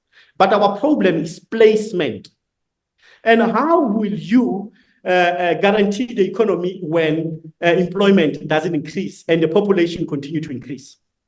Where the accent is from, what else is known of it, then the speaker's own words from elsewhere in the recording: South Africa; But majority of our economy as South African is on agriculture.